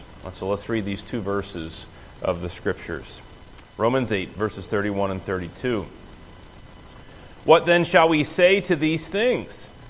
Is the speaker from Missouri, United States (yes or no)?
no; West Virginia, United States; Well, when I was a kid growing up in West Virginia, I went to a camp called Safety Town.